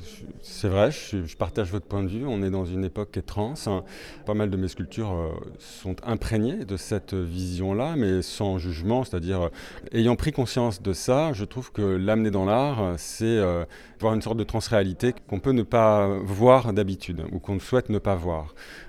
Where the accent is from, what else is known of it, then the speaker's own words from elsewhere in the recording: Avignon, Provence-Alpes-Côte d'Azur, France; D'Avignon. Je viens d'Avignon, oui, tout à fait.